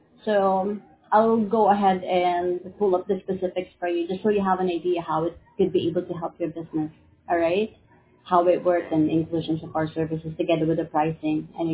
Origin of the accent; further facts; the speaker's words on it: Philippines; English is a second language; Yes, I'm a Filipina.